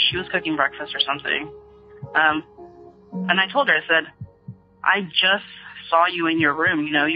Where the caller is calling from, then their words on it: California, United States; I'm calling from Northern California.